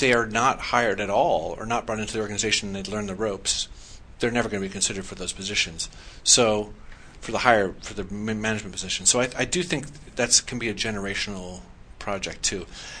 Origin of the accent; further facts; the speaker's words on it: Phoenix, Arizona, United States; My hometown.